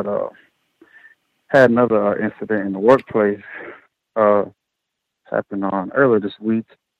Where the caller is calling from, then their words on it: Orlando, Florida, United States; I'm calling from Orlando, Florida, Central Florida.